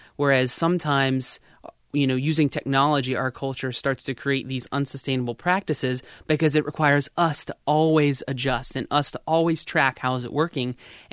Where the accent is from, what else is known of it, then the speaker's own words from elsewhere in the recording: Florida, United States; I'm from Central Florida, and it was an uphill battle, you know, not a lot of support in relationships